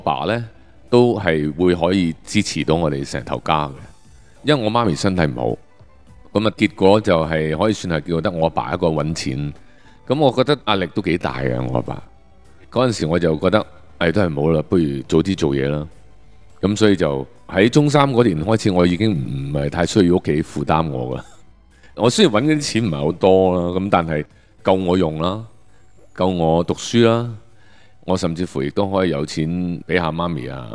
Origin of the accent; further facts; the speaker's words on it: Chaozhou, Guangdong, China; 加上我哋潮州人咧，又比较重男轻女啲。